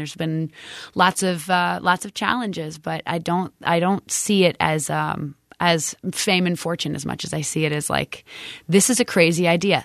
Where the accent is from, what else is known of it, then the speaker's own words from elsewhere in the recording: Vermont, United States; So even saying that I was from Vermont was really partly it wasn't true. I was from everywhere that I was at that time, and I would miss home a lot, and I think Vermont is always going to be home in that way, you know.